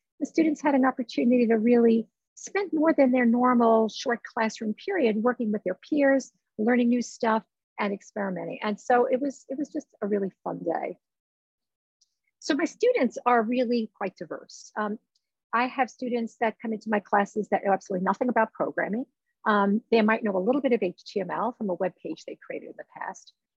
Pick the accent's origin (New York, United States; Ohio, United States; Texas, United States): New York, United States; New York City; I'm here from New York City